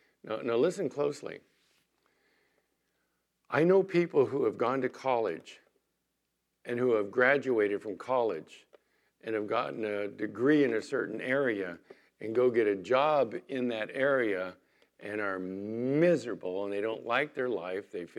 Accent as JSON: {"language": "English", "town": "San Diego", "region": "California", "country": "United States", "tie": "born or raised there", "also_born_or_lived": "El Centro", "said": "I grew up in San Diego, went to the desert and been down there for 40 years."}